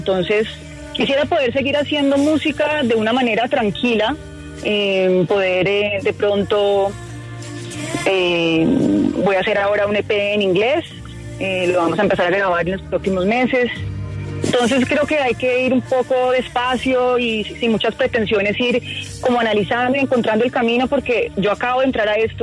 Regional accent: Cali, Valle del Cauca, Colombia; Yo soy caleña, me fascina la salsa

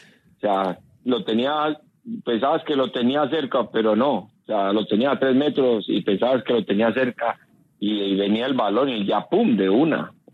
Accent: Santander de Quilichao, Cauca, Colombia; salí de mi pueblo de Santander de Quilichao

